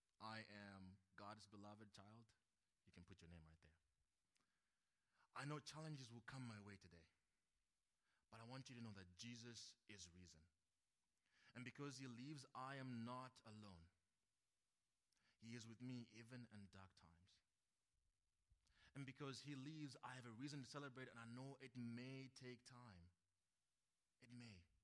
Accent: Zimbabwe; When I grew up in Zimbabwe, that was the end.

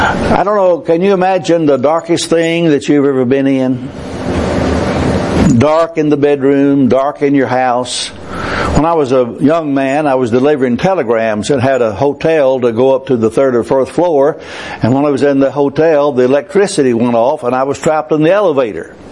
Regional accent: Gladewater, Texas, United States; When I grew up in Gladewater, Texas, every year there would be a lot of crickets, and the crickets would be by the thousands.

